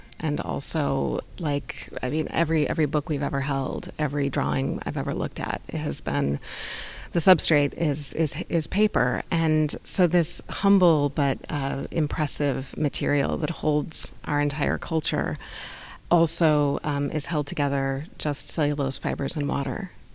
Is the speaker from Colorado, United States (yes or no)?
yes; Colorado, United States; As a kid growing up in Colorado, I always collected objects from the natural world.